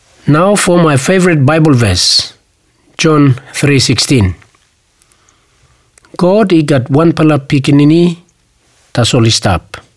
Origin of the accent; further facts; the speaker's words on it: Papua New Guinea; I come from Papua New Guinea, and the language we speak is called Melanesian Pidgin or Tok Pisin.